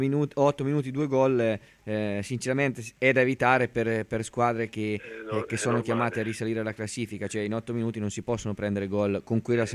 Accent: Bergamo, Lombardy, Italy; io non sono di Ancona, sono un bergamasco

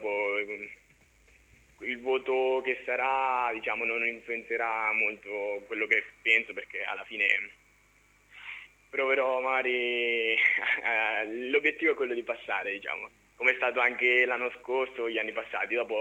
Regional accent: Corridonia, Marche, Italy; Sono cresciuto, vabbè, quando ero piccolo nelle formazioni giovanili del mio paese, Corridonia

